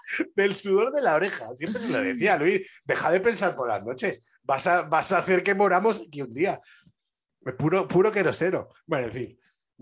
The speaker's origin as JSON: {"language": "Spanish", "town": "Villaverde", "region": "Community of Madrid", "country": "Spain", "said": "que yo soy de Villaverde"}